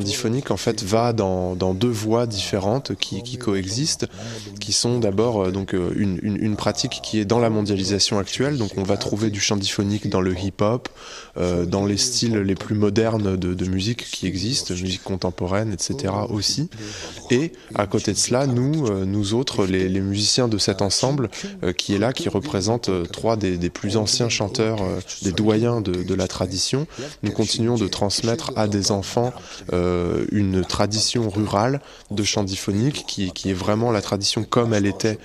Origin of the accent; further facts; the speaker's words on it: Bayan Kherkhan, Khovd, Mongolia; born there; French is a second language; Je suis né à Bayan Kherkhan, qui est une petite partie d'une commune plus grande qui s'appelle Chandman, qui appartient à la province de Khoft. Donc pour information, je précise, c'est dans l'ouest, l'extrême ouest de la Mongolie, au milieu des montagnes de l'Altaï, à 1700 km de la capitale Oulan-Bator.